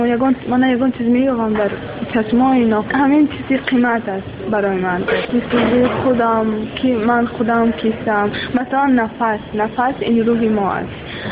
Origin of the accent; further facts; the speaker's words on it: Tajikistan; بسیار الهام قیمتی من زمینی تاجیکستان زمینی وطنم